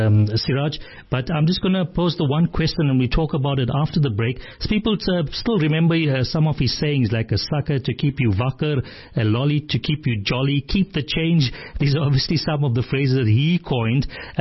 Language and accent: English; Factreton, Western Cape, South Africa; We grew up together in Factreton.